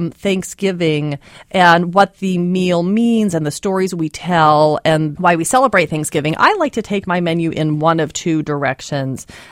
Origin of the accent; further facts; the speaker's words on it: Indiana, United States; born there; also born or lived in Kentucky / California / Alaska / Oklahoma; now in Pennsylvania, United States; I was born in Indiana. We lived in Kentucky, California, 6 years in Alaska, 6 years in Oklahoma, New York City for high school, Virginia, Colorado, and now I live in Pennsylvania in beautiful Bucks County.